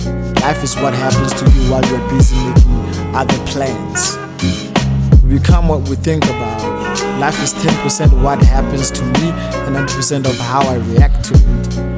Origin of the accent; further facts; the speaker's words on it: Northern Cape, South Africa; I'm from Post Mosbach, Bichoko in the Northern Cape.